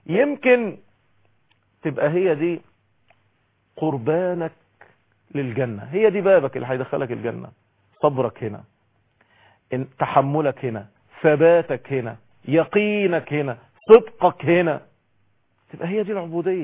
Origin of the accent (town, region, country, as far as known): Egypt